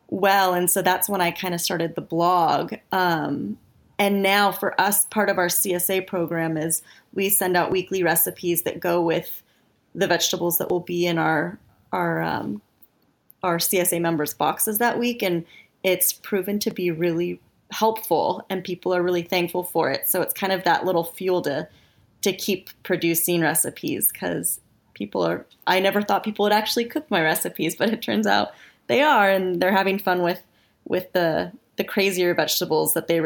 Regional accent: Oregon, United States; And I grew up in Oregon. I'm not going to lie, I was a little homesick.

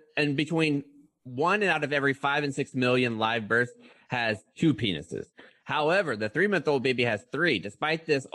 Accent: Pensacola, Florida, United States; It's like when you go back now, because I'm from Pensacola and I haven't lived there forever.

